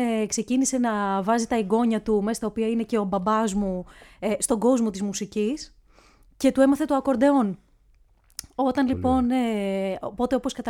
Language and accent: Greek; Mytilene, North Aegean, Greece; Να πούμε ότι εγώ μεγάλωσα στη Μυτιλίνη, στο νησί της Μυτιλίνης.